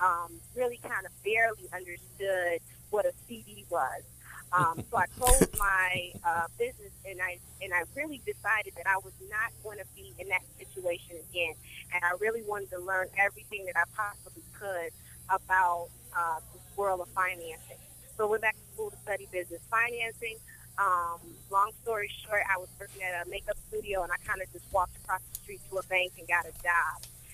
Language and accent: English; Muskegon Heights, Michigan, United States; also born or lived in Chicago; Just like Chauncey said, I grew up in Muskegon Heights. Later moved to Chicago where I studied fashion design and eventually opened up my own makeup studio and spa